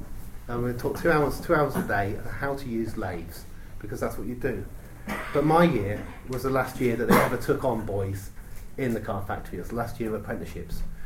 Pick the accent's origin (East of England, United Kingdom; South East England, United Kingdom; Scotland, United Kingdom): South East England, United Kingdom; Oxford; the constituency in which I grew up in Oxford East